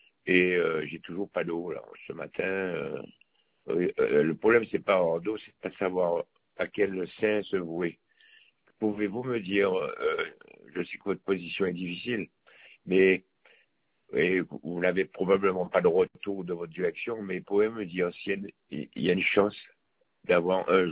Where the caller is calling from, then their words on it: Mont-Fleury, Guadeloupe; Est-ce qu'il y a une possibilité d'avoir de l'eau en Guadeloupe chez moi, à Mont-Fleury, Bembridge?